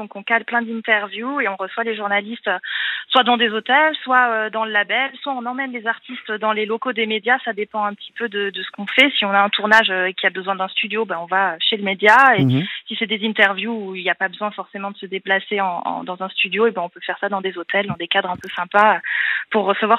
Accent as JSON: {"language": "French", "region": "Auvergne-Rhône-Alpes", "country": "France", "tie": "born or raised there", "said": "J'ai grandi en Ardèche"}